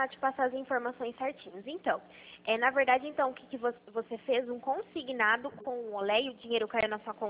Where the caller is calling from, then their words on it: Americana, São Paulo, Brazil; eu sou aqui de Americana.